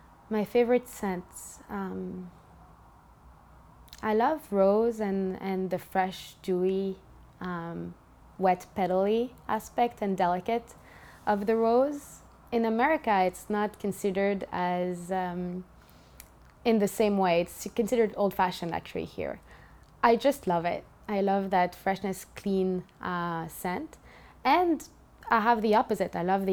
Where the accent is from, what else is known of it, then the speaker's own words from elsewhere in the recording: Switzerland; I was born and raised in Switzerland. I'm also Greek.